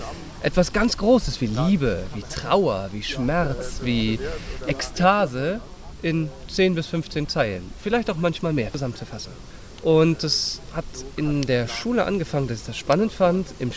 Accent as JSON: {"language": "German", "region": "Schleswig-Holstein", "country": "Germany", "said": "Eigentlich komme ich nämlich aus Schleswig-Holstein."}